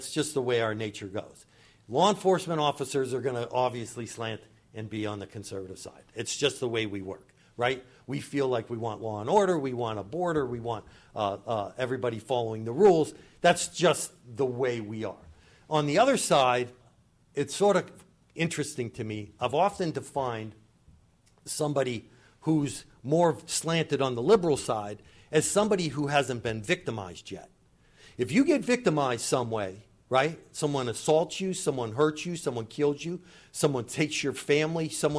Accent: Erie, Pennsylvania, United States; I took advantage of the fact I was from Erie.

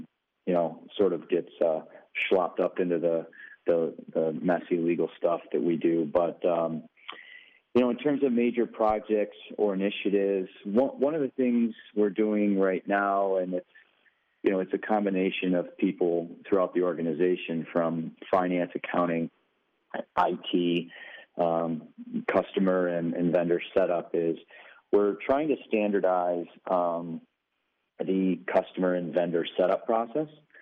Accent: Buffalo, New York, United States; Well, I'm born and raised in Buffalo, New York, actually a suburb a little south of Buffalo.

